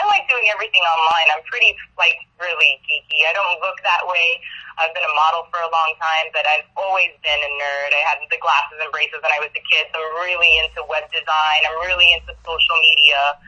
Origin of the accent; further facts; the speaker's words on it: Miami, Florida, United States; I'm Cuban. I grew up here in Miami. I've lived here all my life.